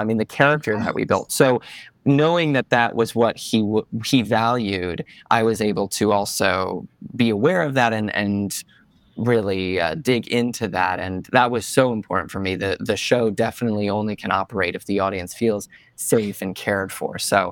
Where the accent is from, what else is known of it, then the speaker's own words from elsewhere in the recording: Stamford, Connecticut, United States; Yeah, I grew up in Stamford, Connecticut, which is only, for those who don't know, it's only about an hour by train outside of New York.